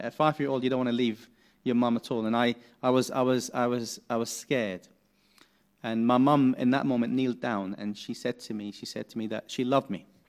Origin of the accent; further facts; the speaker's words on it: Lebanon; I grew up in Lebanon in the 80s. I come from a Muslim family. My mom and my dad and four other siblings lived in the Muslim north of the country.